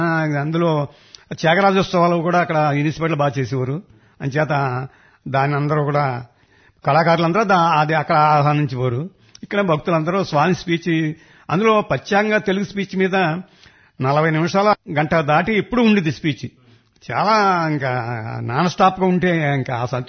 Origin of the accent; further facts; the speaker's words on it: Pamarru, Andhra Pradesh, India; అంటే మా స్వగ్రామం పామర్ అండి. అప్పుడు నేను పామర్లను ఉండేవాడిని.